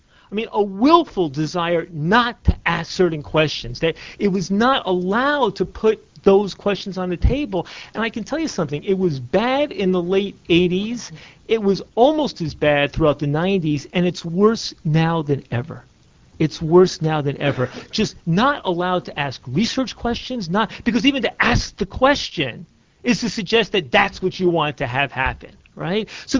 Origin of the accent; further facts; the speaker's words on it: New York, United States; I'm from New York, and I talk fast anyway.